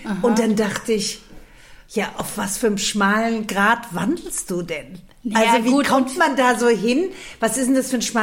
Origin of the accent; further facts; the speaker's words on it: Frankfurt, Hesse, Germany; Dann sage ich, aus Frankfurt. Und dann sagt er, Sie sind aus Sachsenhausen, oder? Mhm. Und das stimmt.